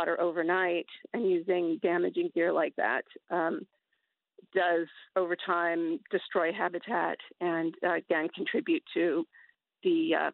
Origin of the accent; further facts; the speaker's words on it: Newfoundland and Labrador, Canada; since growing up in Newfoundland and Labrador, so many of us don't fish anymore.